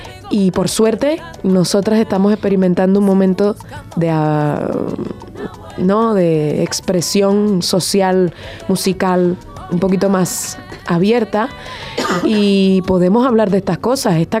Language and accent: Spanish; Venezuela; Yo vengo de Venezuela